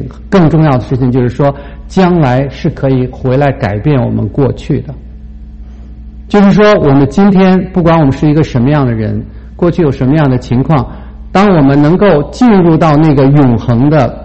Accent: China; 我想说的是我们从小长大的环境有的时候其实是会很矛盾的

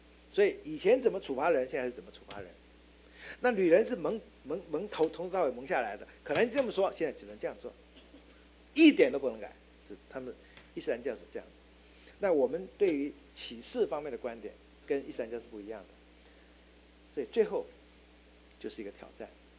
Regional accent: Quanzhou, Fujian, China; 就在我们家乡，信不信由你。福建泉州的回民

